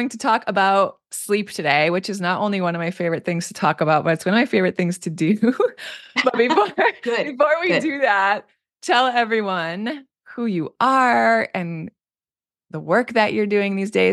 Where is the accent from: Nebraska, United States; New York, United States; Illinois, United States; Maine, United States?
Maine, United States; now in Miami, United States; when I moved here, I grew up in Maine. I moved to Miami, total culture shock in a lot of ways.